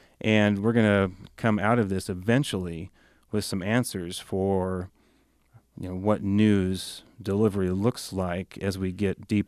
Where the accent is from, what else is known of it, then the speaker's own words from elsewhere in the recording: Cedar Falls, Iowa, United States; born there; I was born in Cedar Falls